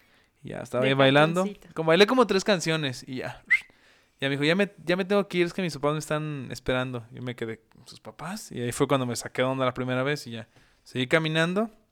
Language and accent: Spanish; Compostela, Nayarit, Mexico; Es un rancho cerca de Compostela, de mi pueblo.